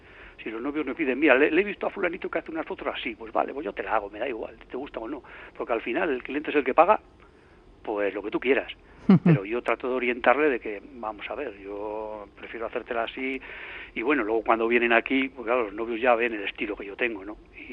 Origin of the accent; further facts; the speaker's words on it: Eibar, Basque Country, Spain; yo era, ya sabes, ¿no?, muy eibarrés, como decimos, ¿no? Porque los de Eibar no somos de ningún sitio, ni de Bilbao ni de San Sebastián, somos de Eibar